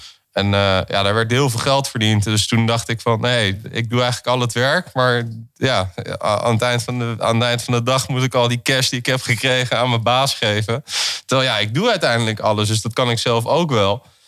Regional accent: Amsterdam, North Holland, Netherlands; Ik ben zelf Amsterdammer, ook geboren aan de gracht. De rondvaarten komen langs het ziekenhuis waar ik ben geboren, aan de Prinsengracht, ons lieve vrouw, gasthuis.

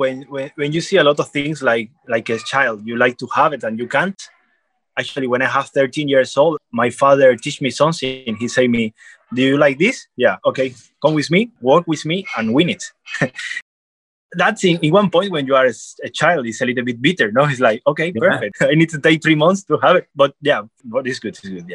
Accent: Cuba; English is a second language; moved away as an adult; also born or lived in Sevilla, Spain; now in Norway; Actually, I was born in Cuba. I was living in Cuba until I have 20 years old. Then I decided to move out to Cuba to try different countries. And I was in Sevilla, south of Spain, where my family now is.

